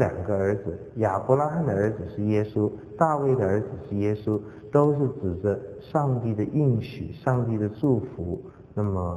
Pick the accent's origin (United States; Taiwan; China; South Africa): China; 哎，我们中国人讲家谱哈，这个西方人呢不太讲家谱哈。